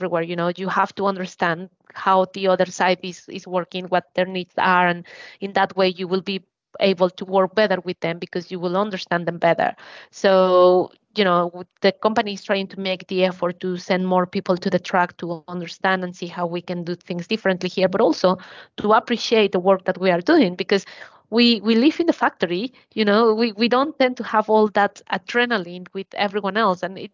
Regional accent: Mexico City, Mexico; Yeah, exactly. I'm from Mexico City.

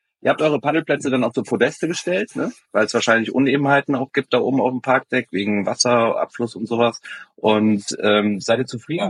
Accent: Frankfurt, Hesse, Germany; born there; als gebürtige Frankfurter sehen das nicht als Skyline

